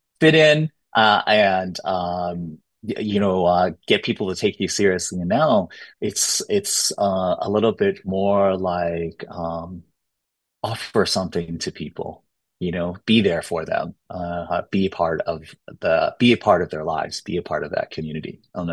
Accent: United States; I come from different cultures. I'm American, I'm Chinese, I'm Nanai, Hotuchu

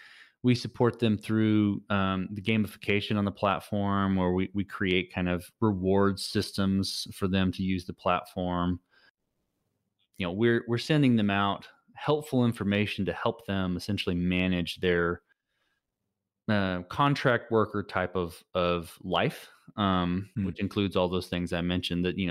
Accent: Texas, United States; I guess Texas is its own thing. Maybe that's because I'm a Texan.

